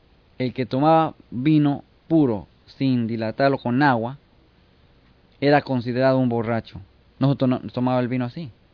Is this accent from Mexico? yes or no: yes; Mexico; Yo me acuerdo de niño en México y cuando íbamos a comer con mis abuelos y nos daban vino con agua.